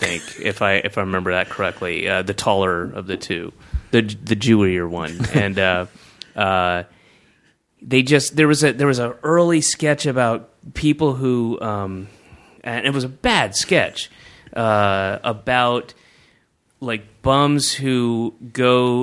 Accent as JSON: {"language": "English", "region": "the South", "country": "United States", "tie": "born or raised there", "said": "I grew up in the South, and he is the epitome of that kind of white Baptist kind of his voice is like this."}